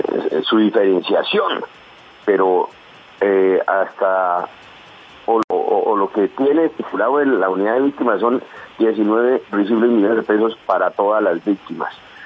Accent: Colombia; Eso me duele a mí, como colombiano y como soldado.

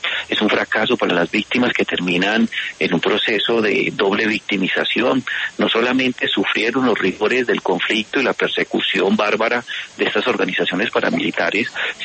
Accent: Colombia; Y también es un fracaso para nosotros como colombianos.

